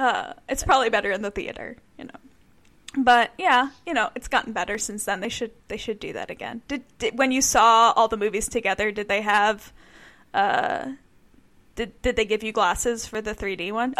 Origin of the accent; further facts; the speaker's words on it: New York, United States; We're both from New York, and we both moved to the West Coast